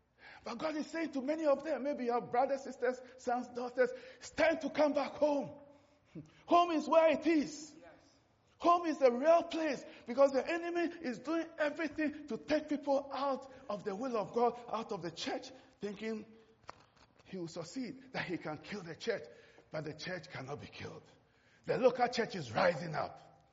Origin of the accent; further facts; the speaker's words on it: Ghana; After I had gone to Nigeria as a young intern working with a newspaper, and I found out, a guy said, where do you come from? I said, Ghana.